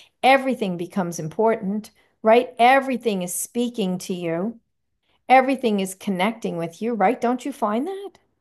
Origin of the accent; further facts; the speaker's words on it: New York, United States; well, listen, I come from New York where for a quarter of an acre, they wanted to charge $40.